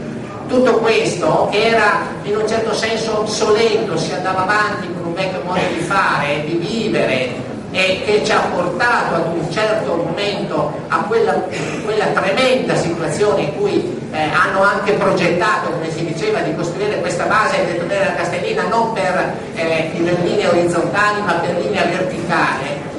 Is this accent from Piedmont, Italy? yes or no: no; Verona, Veneto, Italy; nella mia città, io vengo da Verona